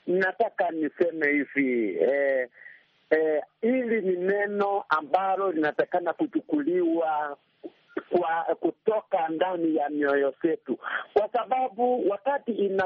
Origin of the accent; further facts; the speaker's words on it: Kenya; Ni swali langu kama Mkenya kutoka chini.